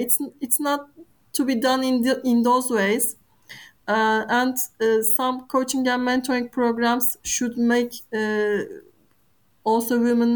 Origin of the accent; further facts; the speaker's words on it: Turkey; maybe I come from Turkey. It's a country that is very different from the most European countries.